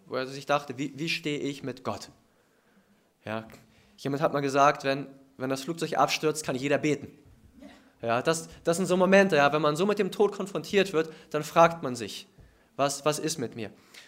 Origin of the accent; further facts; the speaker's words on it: Baltic coast, Germany; Ich bin an der Ostsee groß geworden und ich habe dort immer am Horizont diese Schiffe liegen sehen